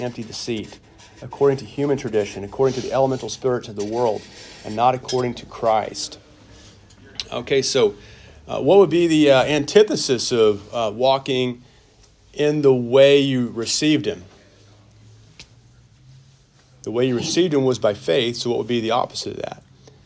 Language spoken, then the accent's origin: English; Arkansas, United States; I'm from Arkansas. Thank you for clarifying that.